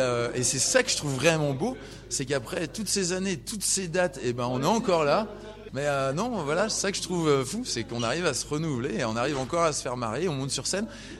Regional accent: Lyon, Auvergne-Rhône-Alpes, France; born there; c'est aussi un peu nos origines. On est nés à Lyon tous les deux.

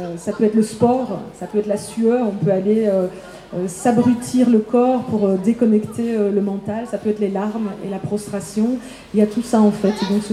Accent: Liège, Wallonia, Belgium; je viens de Liège, vous entendez peut-être mon accent

